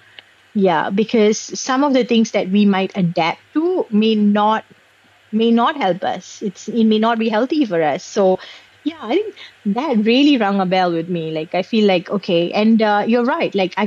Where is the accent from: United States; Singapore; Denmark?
Singapore; born or raised there